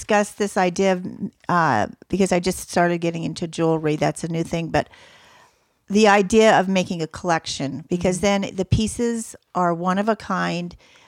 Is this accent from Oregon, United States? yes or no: yes; Oregon, United States; also born or lived in Vermont; I'm from Oregon originally.